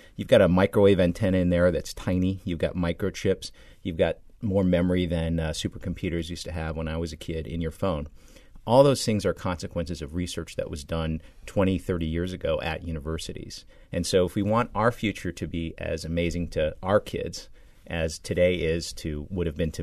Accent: Ames, Iowa, United States; I grew up in Ames, Iowa, and my address was Rural Route 1 out in the country

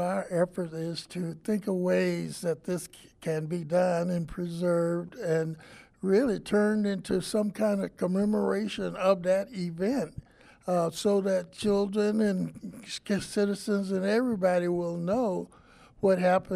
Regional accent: Murfreesboro, Illinois, United States; where I was born and lived in Murfreesboro, Illinois, the rail track was not too far away from my grandmother's house.

